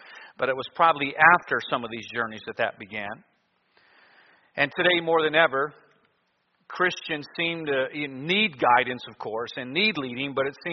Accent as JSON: {"language": "English", "region": "Ohio", "country": "United States", "said": "For our visitors, I am from Ohio. And there's a lot of Michigan people here that need an Ohio pastor."}